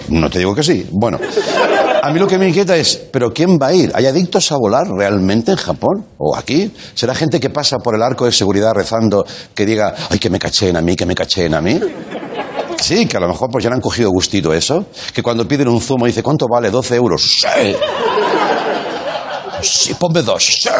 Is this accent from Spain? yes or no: yes; Catalonia, Spain; Sexo al aire libre, como somos los catalanes, ¿eh?